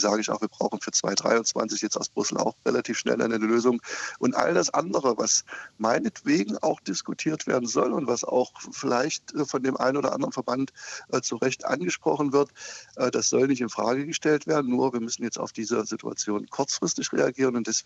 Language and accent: German; Saxony-Anhalt, Germany; Ich verweise immer wieder auf mein Heimatland Sachsen-Anhalt.